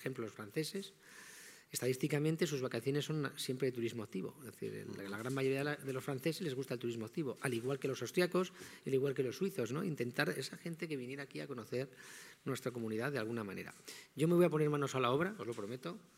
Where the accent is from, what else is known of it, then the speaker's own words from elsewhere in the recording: Castile and León, Spain; quiero estar en mi tierra porque no me ofrece ningún otro lugar del planeta, me ofrece el disfrute que yo tengo que aquí, con mis amigos de siempre, con lo bien que se come, con el trato sobre todo, porque en Castilla y León si una cosa tenemos es que somos muy hospitalarios